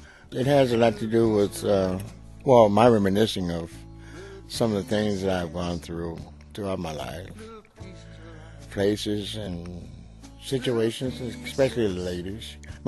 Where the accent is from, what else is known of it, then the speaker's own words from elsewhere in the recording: Nashville, Tennessee, United States; I'm from Nashville, Tennessee, so if they're listening in Tennessee, please find Betty for me.